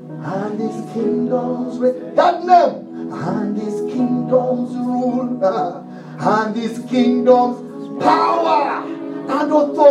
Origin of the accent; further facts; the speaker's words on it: Kenya; For us Kenyans, now you see, now you've entered now their realm of operation.